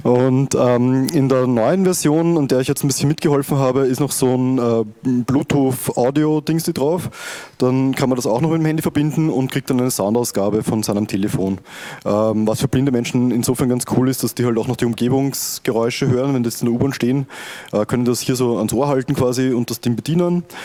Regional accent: Vienna, Austria; ich komme aus Wien.

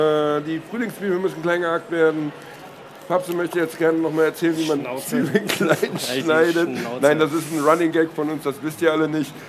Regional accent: Hamburg, Germany; Ich komme aus Hamburg

